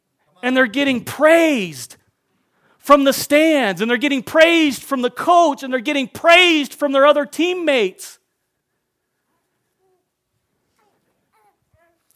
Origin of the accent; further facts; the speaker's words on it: Merrill, United States; We'll say it's the Merrill Vandals, since I'm from Merrill.